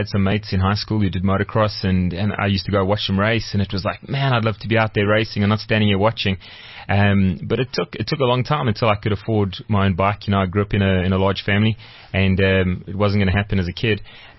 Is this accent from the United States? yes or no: no; Kempton Park, Gauteng, South Africa; We moved over to the Veld, and where I grew up in Kempton Park, there were some old tennis courts